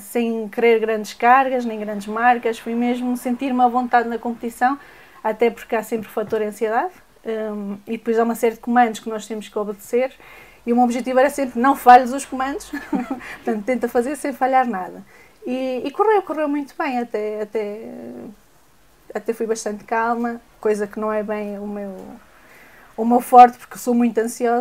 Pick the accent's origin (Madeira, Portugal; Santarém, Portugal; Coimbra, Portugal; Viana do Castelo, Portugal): Madeira, Portugal; also born or lived in Aveiro; now in São João da Madeira, Portugal; Eu venho da Ilha da Madeira.